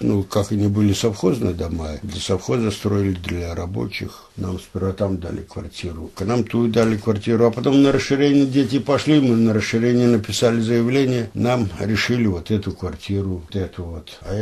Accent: Kulomzino, North Kazakhstan Region, Kazakhstan

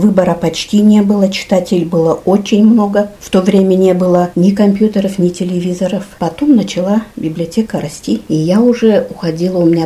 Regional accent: Bekovo, Russia; В деревне Беково, местный житель.

